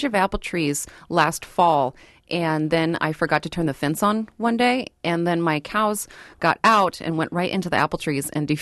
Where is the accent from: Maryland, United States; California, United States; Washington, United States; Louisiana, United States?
Washington, United States; now in Wisconsin, United States; Washington State originally.